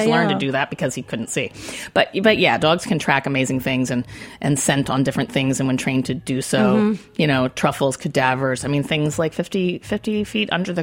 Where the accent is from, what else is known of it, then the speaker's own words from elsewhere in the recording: Baltimore, Maryland, United States; because I have a lot of contacts down in Maryland, because I'm from Baltimore, primarily down there.